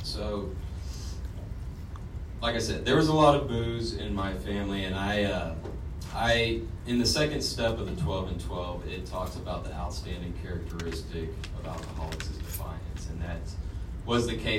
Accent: Austin, Texas, United States; now in San Antonio, United States; My home group is the Turning Point Men's Meeting in San Antonio, Texas, where I live. I'm originally from Austin.

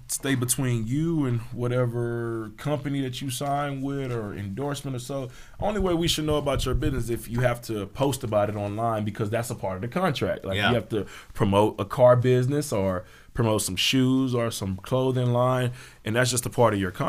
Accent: Houston, Texas, United States; now in West Texas, United States; Yeah, I came from Houston. He came from the Dallas area, and now we're country boys.

